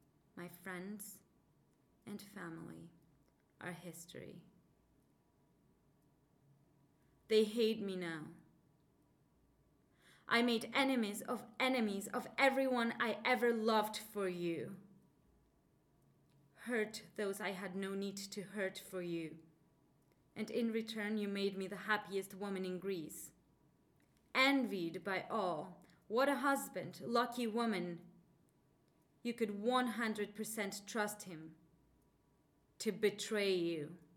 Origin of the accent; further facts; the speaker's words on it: Mexico; English is a second language; moved away as an adult; also born or lived in Canada; I am from Mexico. I am 26 years old, and I was born and raised in Mexico, close to the Pacific Ocean side in the West Coast.